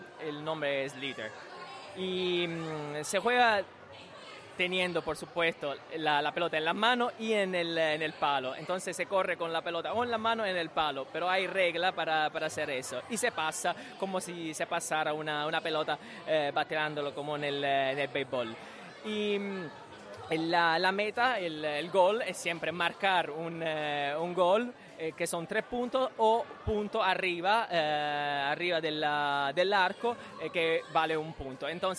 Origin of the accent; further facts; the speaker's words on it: Italy; Spanish is a second language; now in Ireland; Yo soy italiano, yo no soy hispanohablante como madrelingua, pero bueno, estoy bien conectado con la comunidad.